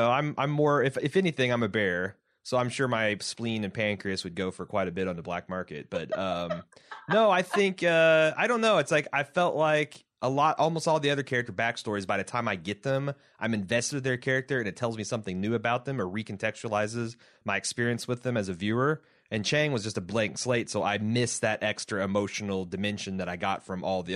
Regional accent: Mooresville, Indiana, United States; It has to be 97% pornography, but in the day, but they still get internet in Mooresville, Indiana.

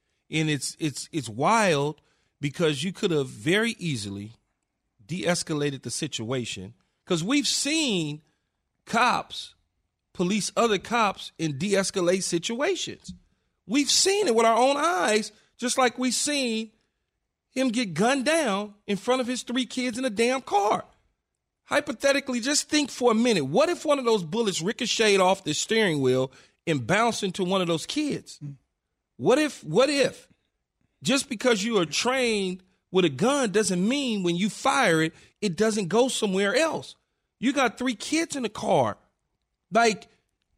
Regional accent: Los Angeles, California, United States; It growing up in South Central LA and seeing the way the police treated black people when I was growing up in South

